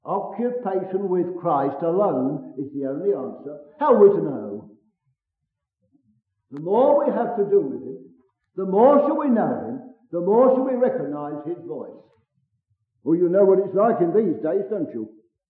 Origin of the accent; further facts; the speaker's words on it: London, United Kingdom; I'm a Londoner, and I hardly know anybody here.